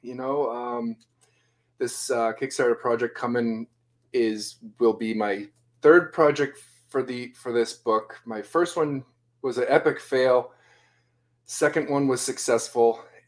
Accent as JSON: {"language": "English", "town": "Plaistow", "region": "New Hampshire", "country": "United States", "tie": "born or raised there", "also_born_or_lived": "Massachusetts", "said": "Yeah, born and raised in New Hampshire. I mean, well, technically born in Mass, but raised in New Hampshire. When you live in the border of Mass and New Hampshire, you're kind of resident of both."}